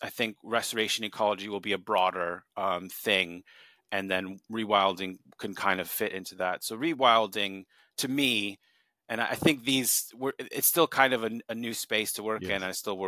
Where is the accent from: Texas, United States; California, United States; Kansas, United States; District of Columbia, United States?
District of Columbia, United States; Washington; I'm from America, Washington, D.C. We've got a great zoo there, Smithsonian Zoo.